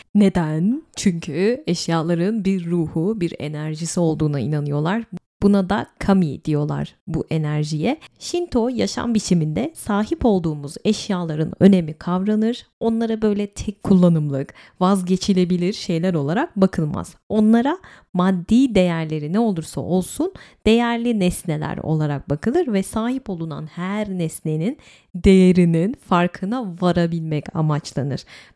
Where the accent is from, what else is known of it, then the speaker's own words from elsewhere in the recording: İzmir, Turkey; Ben herhalde bir İzmirli olarak böyle bir tanrı yaratsam adını Klorak'tan Klorakos koyardım.